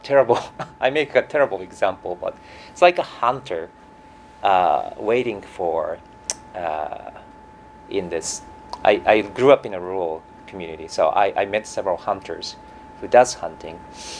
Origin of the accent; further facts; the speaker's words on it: Alberta, Canada; now in Vancouver, Canada; Okay, I came from Alberta, so I thought Vancouver is getting warmer here.